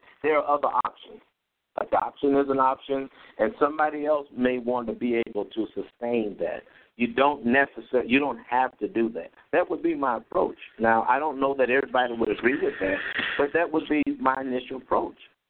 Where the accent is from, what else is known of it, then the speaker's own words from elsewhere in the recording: Chicago, Illinois, United States; You know, I grew up in Chicago